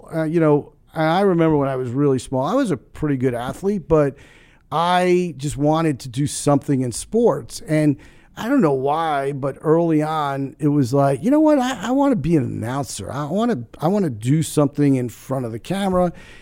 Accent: Union, New Jersey, United States; I grew up in Union, New Jersey, and we had a big high school.

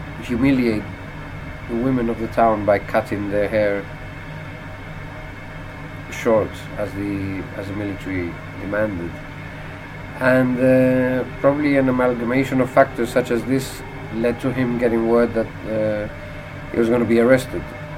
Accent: Gibraltar; now in Madrid, Spain; from Gibraltar. I've been in Madrid for six and a half years now.

